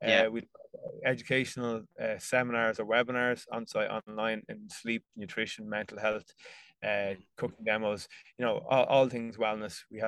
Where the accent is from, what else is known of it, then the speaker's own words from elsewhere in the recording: County Meath, Ireland; I think, like, I'm from the Meath-Louth border. I'm on the Meath side. I'm not from Louth.